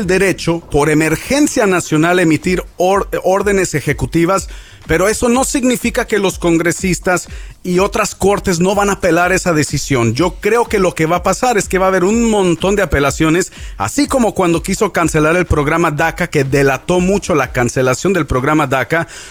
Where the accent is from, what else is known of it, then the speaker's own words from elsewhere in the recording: San Luis Potosí, Mexico; now in United States; de San Luis Potosí, con mucho orgullo, pero más que nada somos latinos aquí en los Estados Unidos